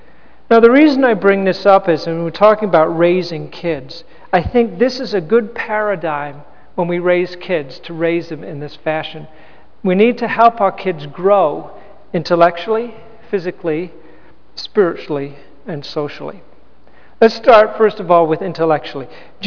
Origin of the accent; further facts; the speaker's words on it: England, United Kingdom; I grew up in England, and when you're 11 years old